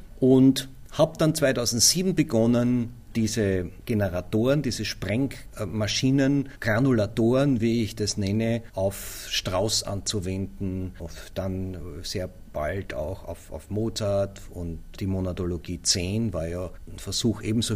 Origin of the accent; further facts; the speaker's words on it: Linz, Upper Austria, Austria; Das war natürlich für mich als Linzer auch ein Incentiv